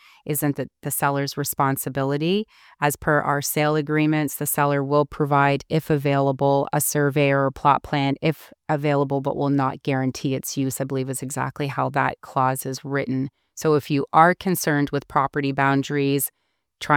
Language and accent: English; Ontario, Canada; I'm originally from Ontario, as you are as well